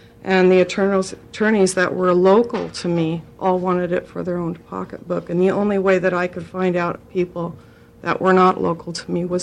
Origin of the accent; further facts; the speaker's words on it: Eddyville, Oregon, United States; I'm from Eddyville, Oregon.